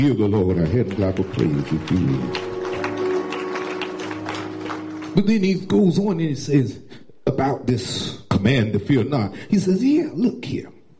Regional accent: Georgia, United States; I'm from Georgia. Show me something.

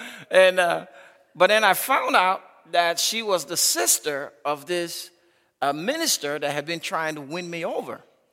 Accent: Liberia; if we had gangs back in those days, growing up in Liberia, I probably would have been a gang leader.

